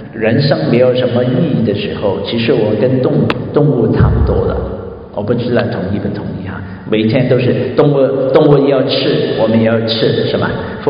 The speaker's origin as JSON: {"language": "Chinese", "country": "China", "said": "这个就是在我们中国人，这是很难理解的哈"}